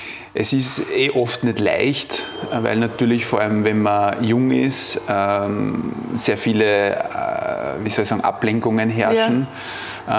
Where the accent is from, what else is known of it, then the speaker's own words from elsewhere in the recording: Linz, Upper Austria, Austria; now in Vienna, Austria; Habe zwei Ordinationen, eine hier im schönen Wien und in meinem Heimatbundesland in Linz in Oberösterreich.